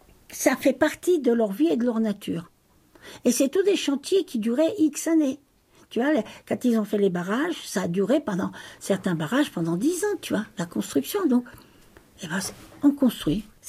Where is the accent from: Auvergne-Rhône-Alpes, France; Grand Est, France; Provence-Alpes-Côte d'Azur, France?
Auvergne-Rhône-Alpes, France; C'est souvent les villages ici, chez nous, en Maurienne.